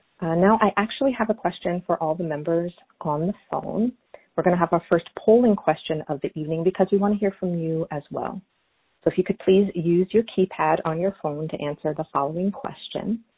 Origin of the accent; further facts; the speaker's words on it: New York City, New York, United States; I grew up in New York City and didn't start bird watching until my parents moved upstate and had a yard